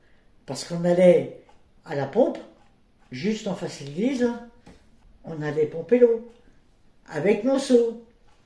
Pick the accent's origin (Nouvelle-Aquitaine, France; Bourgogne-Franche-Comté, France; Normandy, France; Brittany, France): Brittany, France; Rennes; born there; je suis née à Rennes le 7 mai 1944.